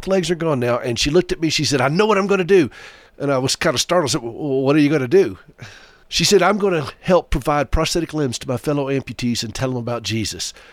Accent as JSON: {"language": "English", "region": "the South", "country": "United States", "accent": "Southern", "said": "she didn't have to raise an eyebrow at my Southern accent"}